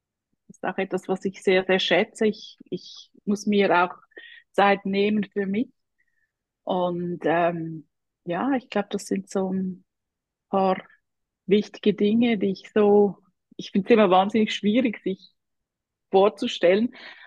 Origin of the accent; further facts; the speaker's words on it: Switzerland; Ich bin Schweizerin, das hört man wahrscheinlich. Die aus Deutschland kommen, die werden das merken, dass ich einen Akzent habe.